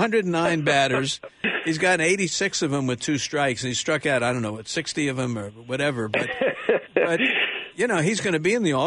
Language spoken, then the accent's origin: English; Brooklyn, New York, United States; I grew up in Brooklyn, my formative years, you know, New York and Brooklyn and Giants, Yankees.